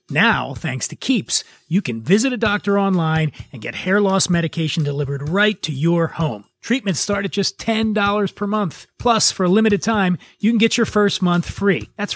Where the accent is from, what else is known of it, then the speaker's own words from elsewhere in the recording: Philadelphia, Pennsylvania, United States; I mean, I grew up in Philly and we know what Philly was like